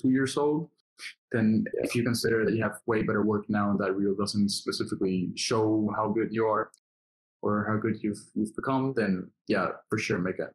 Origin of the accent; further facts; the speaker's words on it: Dominican Republic; because I'm from the Dominican Republic, so we played in Latin America